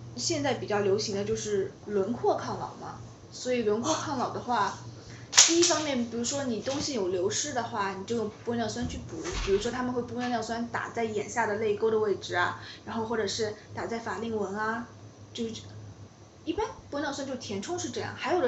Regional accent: China; 比如说我是中国人 Chinese 的皮肤

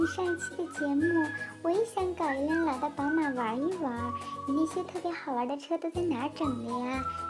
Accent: Taiyuan, Shanxi, China; 鼠呀，我是太原人，我家里有2个孩子，现在出门特别不方便呀

